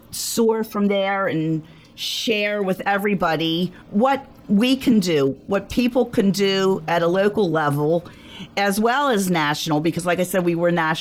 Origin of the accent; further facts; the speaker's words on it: Phoenixville, Pennsylvania, United States; also born or lived in Atlanta, Georgia; I was born in Atlanta, Georgia, so I'm a Georgia peach. But at 8 years old, I came to live in Phoenixville. And my hometown, I would say, is Phoenixville.